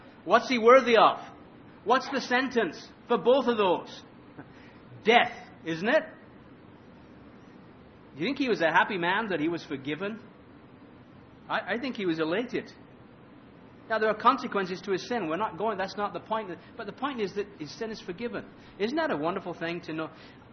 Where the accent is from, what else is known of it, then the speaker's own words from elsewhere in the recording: England, United Kingdom; I don't know, I'm an Englishman. How do you expect me to know this stuff?